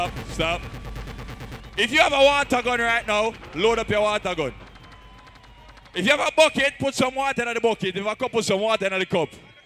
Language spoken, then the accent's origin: English; Miami, Florida, United States; I represent Ecstatic Zone. I'm from Miami, Florida.